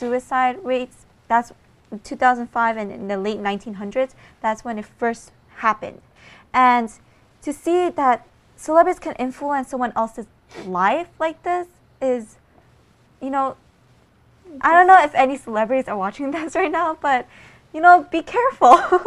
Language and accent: English; United States; being Korean American, I know